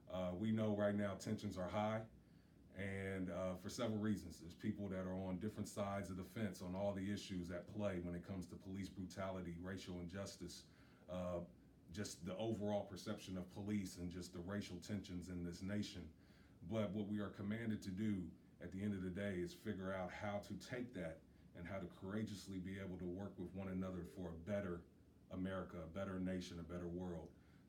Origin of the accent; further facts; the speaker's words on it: Middletown, Ohio, United States; I'm just honored to be with the police chief from my hometown, Middletown, Ohio